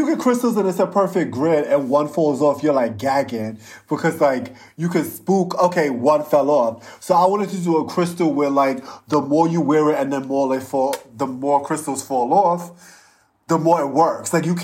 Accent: Brooklyn, New York, United States; I mean, I can't wait to come home now. I'm born and raised in Brooklyn, and there's no place like home.

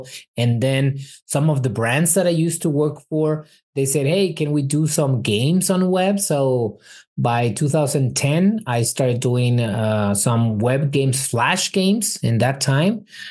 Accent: Mexico; So I am Mexican. I was born here in Mexico.

